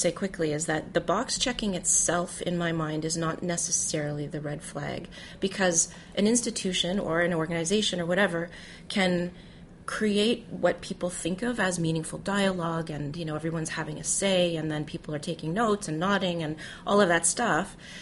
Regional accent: Canada; I'm Canadian, and that's how we refer to it in Canada

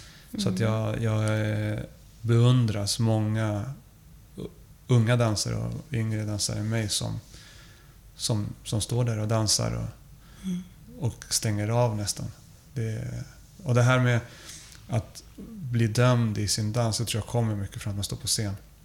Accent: Uruguay; Swedish is a second language; now in Sweden; Jag är ursprungligen från Sydamerika, från Uruguay

